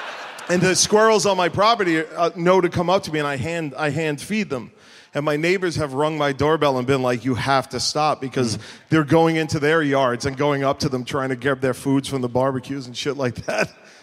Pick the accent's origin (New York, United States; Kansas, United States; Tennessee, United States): New York, United States; Staten Island; New York City. Yeah. I'm from Staten Island, which is a little bit more.